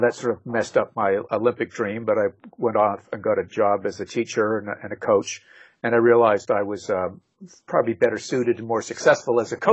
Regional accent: Montreal, Quebec, Canada; growing up in Montreal, Canada.

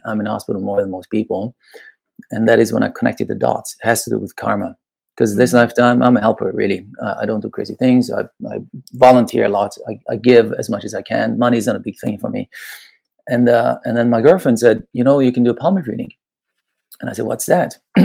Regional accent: Iran; moved away; My mom's Austrian. She's European, blonde and blue-eyed, and my dad's Persian. So I grew up in Iran

